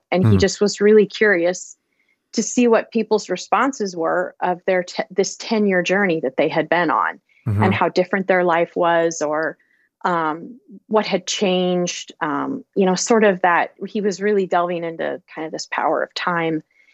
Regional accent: Iowa, United States; And so I started getting involved in mental health care reform here in my home state of Iowa.

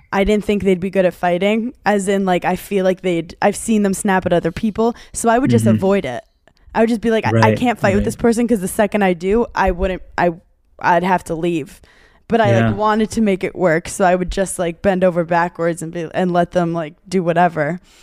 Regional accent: New York, United States; I grew up in New York

